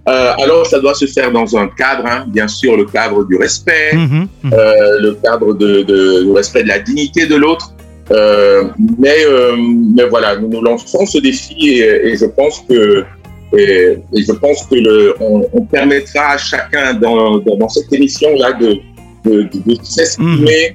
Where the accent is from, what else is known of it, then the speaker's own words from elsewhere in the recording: Cameroon; voilà, ça vient pas d'ici, hein. Je suis camerounais.